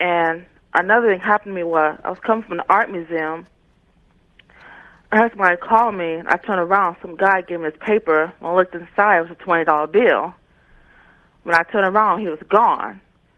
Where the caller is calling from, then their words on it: Toledo, Ohio, United States; I'm calling from Toledo, Ohio.